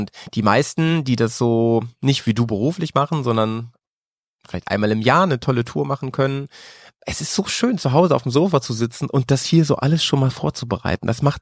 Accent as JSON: {"language": "German", "region": "Bremen", "country": "Germany", "tie": "born or raised there", "said": "hier bei mir in meiner Heimat in Bremen."}